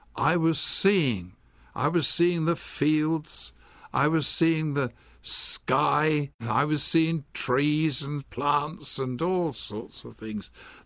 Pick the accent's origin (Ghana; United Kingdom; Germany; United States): United Kingdom; London; I grew up in London as a boy, and all I saw were walls.